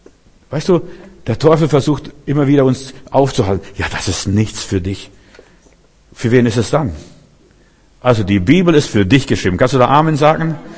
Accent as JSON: {"language": "German", "region": "East Germany", "country": "Germany", "tie": "born or raised there", "said": "Also derjenige, der im Osten groß geworden ist, das war der wilde Osten."}